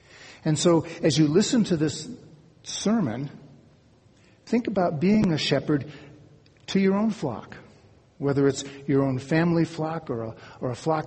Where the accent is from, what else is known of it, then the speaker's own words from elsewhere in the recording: Cleveland, Ohio, United States; I grew up in Cleveland, Ohio. Not a lot of shepherds and sheep in Cleveland, Ohio.